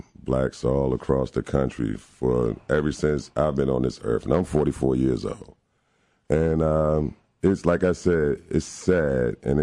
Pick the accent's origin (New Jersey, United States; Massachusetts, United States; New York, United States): New Jersey, United States; Newark; moved away; I'm originally from Newark, New Jersey. I moved down here in 1988. I heard some of my friends in Newark when I was a child getting murdered.